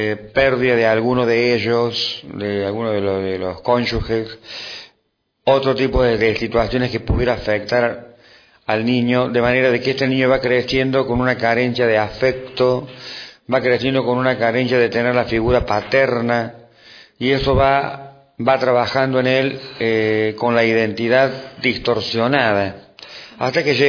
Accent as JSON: {"language": "Spanish", "region": "Córdoba", "country": "Argentina", "said": "soy de Córdoba, Argentina"}